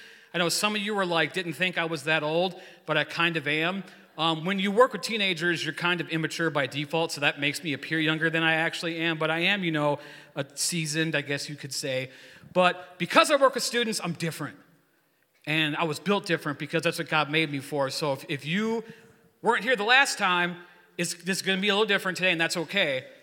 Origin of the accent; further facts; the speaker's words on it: Wisconsin, United States; you cannot say it like we're from Wisconsin.